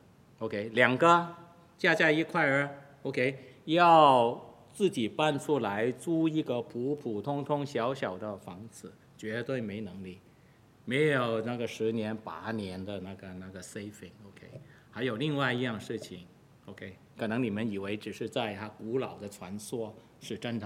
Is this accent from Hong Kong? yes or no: yes; Hong Kong; 从前在我年纪小的时候在香港